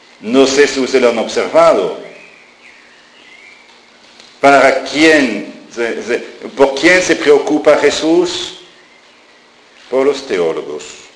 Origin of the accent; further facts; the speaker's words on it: France; Spanish is a second language; No lo digo porque soy francés